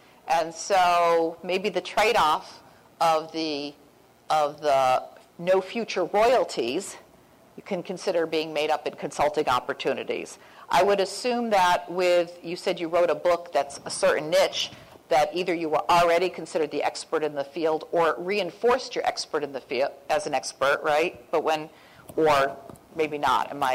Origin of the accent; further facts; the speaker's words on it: Connecticut, United States; born or raised there